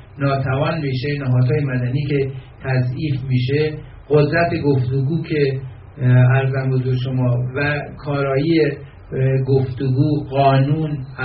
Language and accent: Persian; Mashhad, Razavi Khorasan, Iran; من چون مشهدی هستم